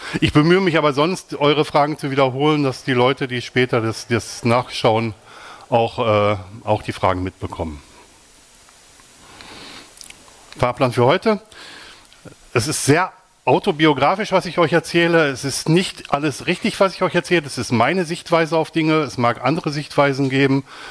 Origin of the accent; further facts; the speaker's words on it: Wanne-Eickel, North Rhine-Westphalia, Germany; now in Switzerland; Ich komme aus dem Ruhrgebiet, das ist das Logo unten mit dem Pferdchen. Ich komme aus Wanne-Eickel, das ist das Wappen der damaligen Stadt Wanne-Eickel. Momentan lebe ich in der Schweiz